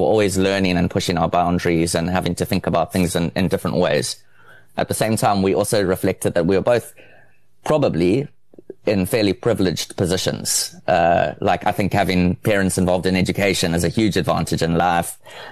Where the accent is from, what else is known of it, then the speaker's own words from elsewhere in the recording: Durban, KwaZulu-Natal, South Africa; I grew up in Durban, KwaZulu-Natal, South Africa. My family lived very close to Durban's very big harbor